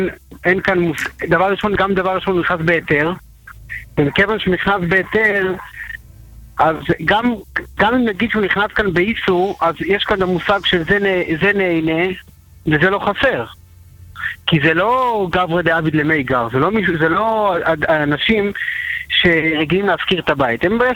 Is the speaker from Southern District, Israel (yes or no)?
no; Bnei Brak, Central District, Israel